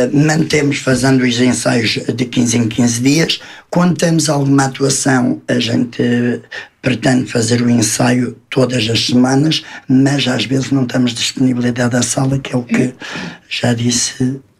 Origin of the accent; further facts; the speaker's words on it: Murtosa, Aveiro, Portugal; Eu sou natural da Mortosa, do distrito de Aveiro.